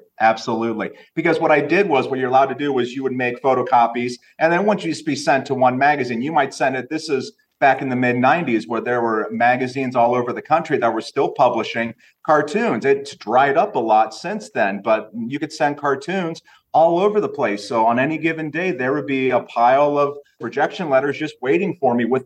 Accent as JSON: {"language": "English", "town": "Carrollton", "region": "Ohio", "country": "United States", "tie": "born or raised there", "said": "That's my hometown of Carrollton, Ohio."}